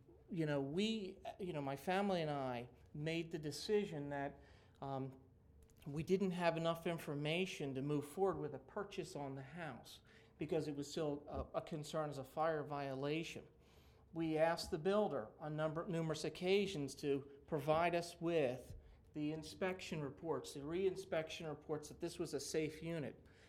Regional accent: Long Neck, Delaware, United States; I'm from the Long Neck area

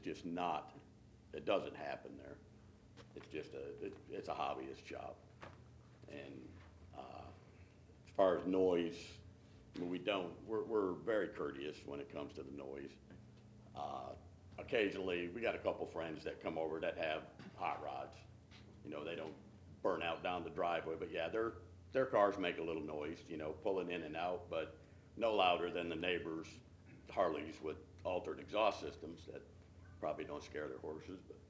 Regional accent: Frankfort, Delaware, United States; I'm from Frankfort, Delaware, and I'm said mechanic in the back.

